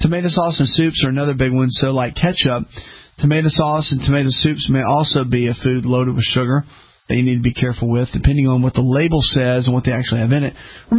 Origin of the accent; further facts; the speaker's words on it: the South, United States; When I started traveling years ago, growing up in the South